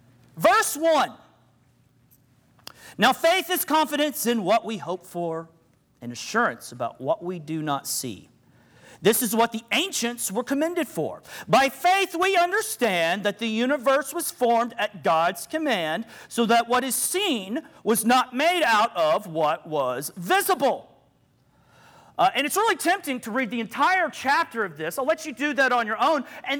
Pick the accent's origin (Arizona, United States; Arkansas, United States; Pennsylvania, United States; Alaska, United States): Arkansas, United States; I'm from Arkansas, so I've always been interested in them.